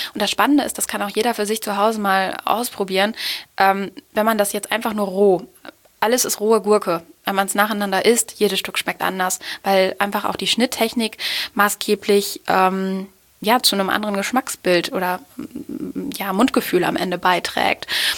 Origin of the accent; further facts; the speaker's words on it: Osnabrück, Lower Saxony, Germany; aus meiner Heimatstadt Osnabrück